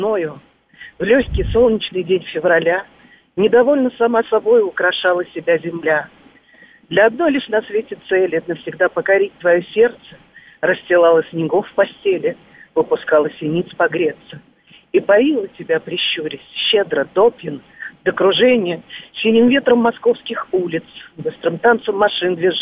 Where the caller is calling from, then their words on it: Moscow, Russia; я из Москвы.